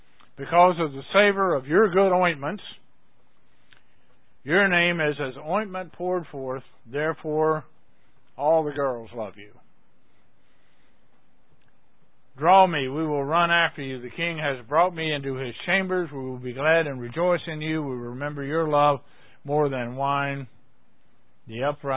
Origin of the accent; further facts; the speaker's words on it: Georgia, United States; moved away; we had a dandelion here, dandelion over there, down the road a dandelion when I was growing up in Georgia. But when we moved up here